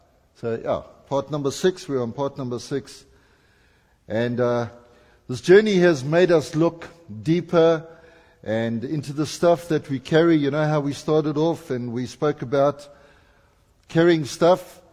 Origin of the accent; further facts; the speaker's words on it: Durban, KwaZulu-Natal, South Africa; I was from Durban.